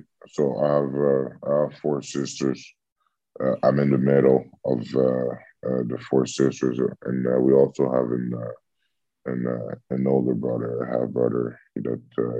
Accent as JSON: {"language": "English", "town": "Montreal", "region": "Quebec", "country": "Canada", "tie": "born or raised there", "said": "my sisters and I, who were all born and raised here in Montreal."}